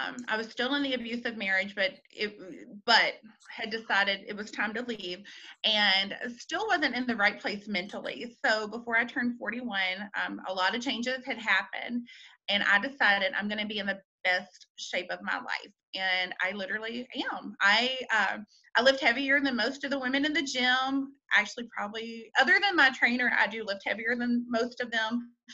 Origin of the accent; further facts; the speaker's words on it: Taylorsville, Kentucky, United States; now in Louisville, United States; I grew up in Taylorsville, Kentucky, which is a little country town outside of Louisville.